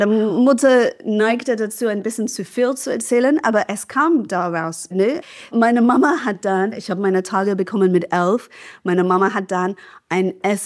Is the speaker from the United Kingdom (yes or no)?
yes; England, United Kingdom; als Engländerin mit NHS-Sozialisierung